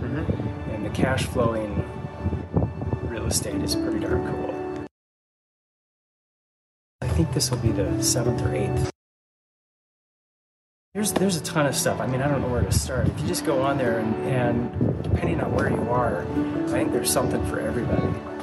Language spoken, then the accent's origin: English; Bountiful, Utah, United States; I'm from Bountiful, Utah. I'm a general dentist, and I've been doing rental properties, I guess, for the last 6 years.